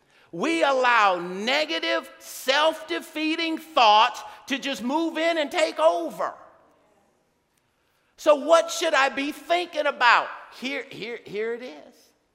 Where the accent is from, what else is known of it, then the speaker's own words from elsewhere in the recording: New York, United States; I'm from the Lower East Side of the city, so I'm going to give you the Lower East Side of the city definition.